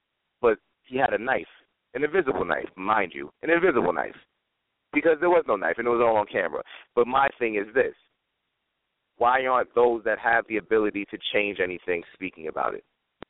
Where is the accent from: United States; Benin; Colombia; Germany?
United States; Peekskill, New York; In Westchester, I grew up between Peekskill and Cortland Manor.